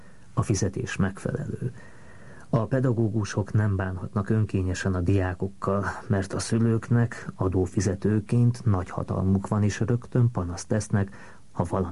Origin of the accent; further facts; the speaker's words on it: Budapest, Hungary; moved away as an adult; Budapesten születtem 1935-ben. Óbudán jártam elemi iskolába.